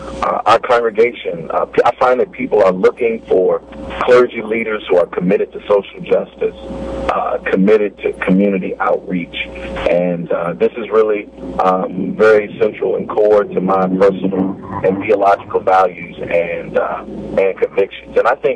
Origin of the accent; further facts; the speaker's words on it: Richmond, Virginia, United States; The current mayor of the city of Richmond, my hometown, where I was born, Richmond, Virginia